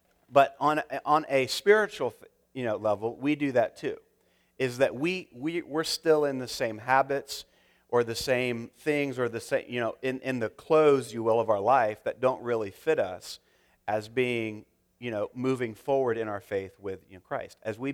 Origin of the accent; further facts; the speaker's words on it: Tampa Bay, Florida, United States; I'm from Tampa Bay, Florida, near the Mouse. I grew up going to Disney.